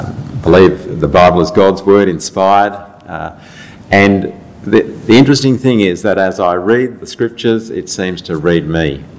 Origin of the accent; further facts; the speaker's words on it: Bendigo, Victoria, Australia; now in Melbourne, Australia; Well, I was born and bred in Bendigo, left the day after I turned 18 to come to Melbourne to study.